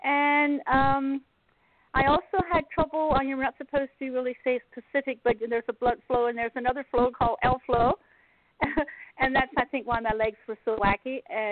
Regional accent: Pennsylvania, United States; I'm from Pennsylvania.

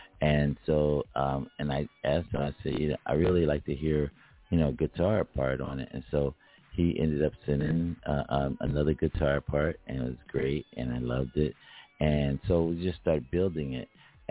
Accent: Philadelphia, Pennsylvania, United States; I Philly is in the back of my head because I was raised in Philly

